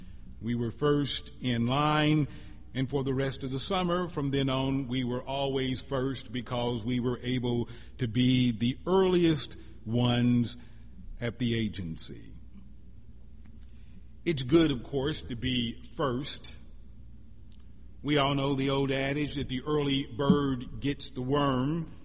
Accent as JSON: {"language": "English", "region": "Missouri", "country": "United States", "tie": "born or raised there", "said": "When I was a teenager growing up in Missouri"}